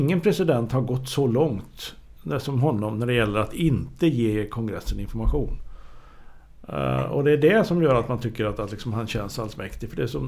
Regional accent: Sweden; Nej, jag är svensk trots allt.

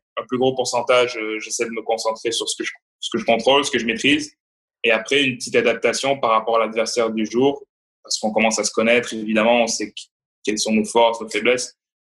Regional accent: Montreal, Quebec, Canada; je me rappelais un peu le soutien du public chez moi à Montréal l'année dernière

